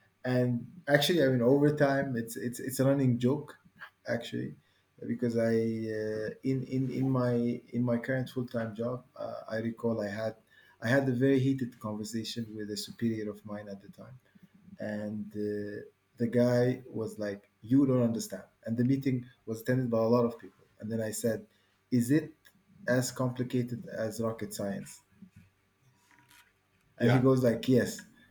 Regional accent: Dubai, United Arab Emirates; also born or lived in Sudan; I grew up in Dubai. So originally, I'm from a country called Sudan, in yeah. Africa, and I grew up in Dubai. My father had a small business in Dubai, so I lived there for majority of my life

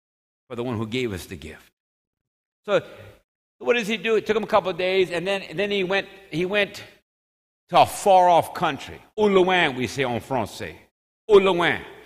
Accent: Louisiana, United States; I'm from St. Landry Parish, Yambly capital of the world. You follow me? That was the Grand Tracas was the Jambly, or the Yambly. You follow me? I grew up as a kid judging sweet potatoes.

